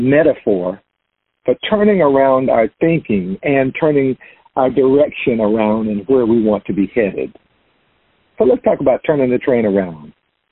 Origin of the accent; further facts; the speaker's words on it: the South, United States; I grew up in the South, so I was used to seeing long freight trains.